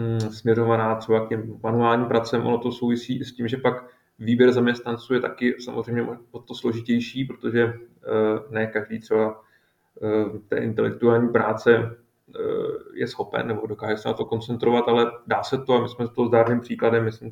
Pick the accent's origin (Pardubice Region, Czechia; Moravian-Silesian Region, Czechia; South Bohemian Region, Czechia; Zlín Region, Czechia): South Bohemian Region, Czechia; Písek; also born or lived in Vienna; pocházím z Písku, kde teda i bydlím a taky myslím si, že to je malebné město